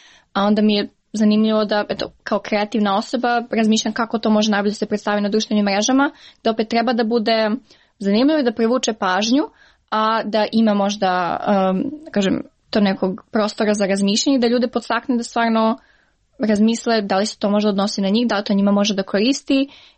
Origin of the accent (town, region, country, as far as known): Niš, Southern and Eastern Serbia, Serbia